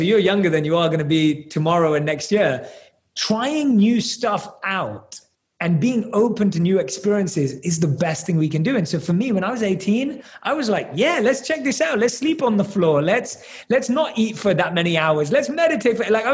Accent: London, United Kingdom; I was born and raised in London and I didn't have any affinity towards monks or any of that growing up in London.

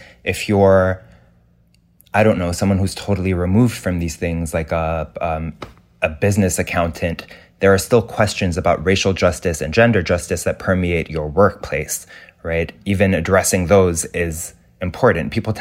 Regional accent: Lebanon; But so growing up in Lebanon, I never saw queer people with agency in any form of cultural production.

